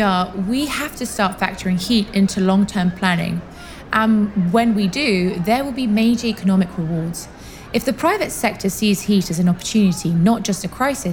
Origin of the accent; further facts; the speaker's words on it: United Kingdom; Don't worry, I'm a Brit. I can handle greasy.